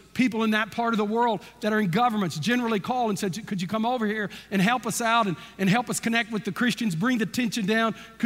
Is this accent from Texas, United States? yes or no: yes; Texas, United States; Just give me another month because I'm from Texas and I'm a real man.